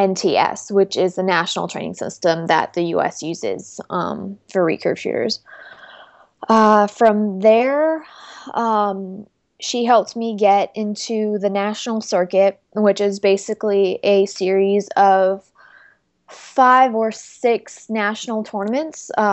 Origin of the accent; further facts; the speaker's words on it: Massachusetts, United States; My home state is Massachusetts.